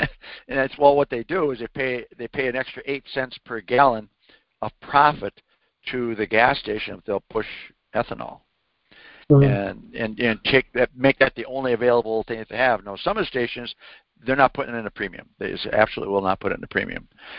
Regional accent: Jamestown, North Dakota, United States; my hometown of Jamestown, North Dakota

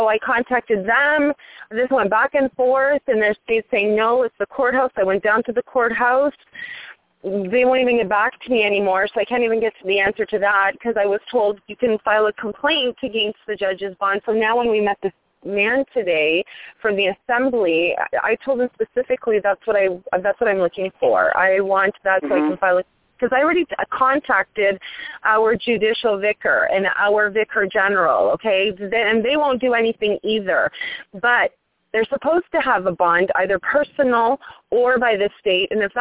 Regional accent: Canada; now in United States; Because I'm originally from Canada. I only have an alien card, like a green card, right?

